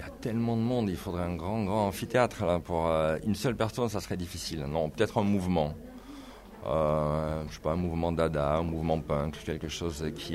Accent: Toulouse, Occitanie, France; Du sud de la France, de Toulouse exactement.

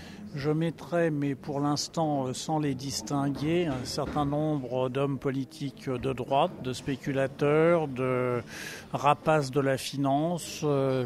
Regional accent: Paris, Île-de-France, France; De Paris, 20e arrondissement.

